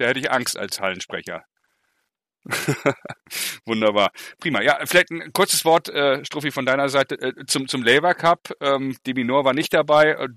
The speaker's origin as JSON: {"language": "German", "region": "Hamburg", "country": "Germany", "said": "ich bin Hamburger Jung"}